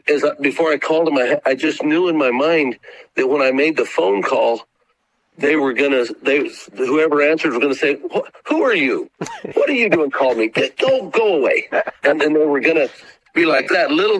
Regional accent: New Mexico, United States; I'd been a fan of horse racing, even though, was not raised in horse racing. I was raised in New Mexico.

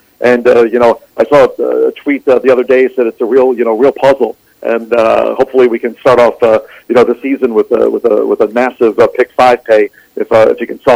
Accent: New York, United States; Growing up in New York, of course, I was anytime I had a chance to get into the city

